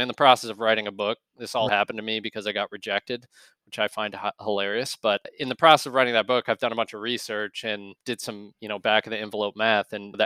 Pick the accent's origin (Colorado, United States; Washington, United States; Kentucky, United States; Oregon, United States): Kentucky, United States; So I grew up in Kentucky.